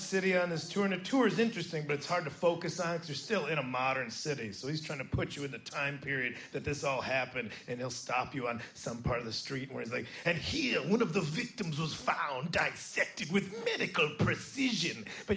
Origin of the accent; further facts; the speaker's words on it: United States; I was like, I'm from America, baby. We got somebody killing 5 people right now.